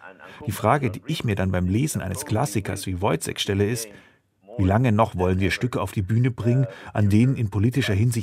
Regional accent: Iran; Ich komme ja aus dem Iran

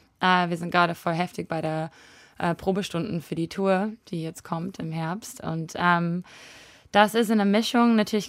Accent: New Zealand; German is a second language; Aber ich bin auch aus Neuseeland und wir sind viel höflicher als die Wiener.

